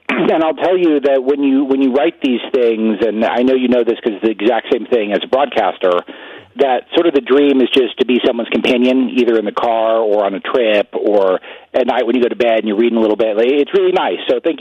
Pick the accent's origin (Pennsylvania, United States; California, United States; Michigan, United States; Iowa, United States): California, United States; Los Angeles; what I've come to understand growing up in Los Angeles, going to UC Berkeley